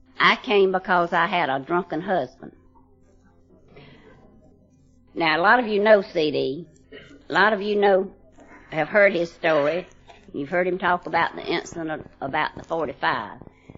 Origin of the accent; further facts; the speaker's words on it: Swainsboro, Georgia, United States; When I was a junior in high school, a young man moved to my hometown of Swainsboro